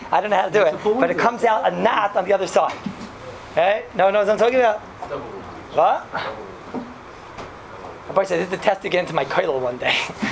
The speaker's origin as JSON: {"language": "English", "town": "Flatbush", "region": "New York", "country": "United States", "said": "I'm from the old country. I'm from Flatbush."}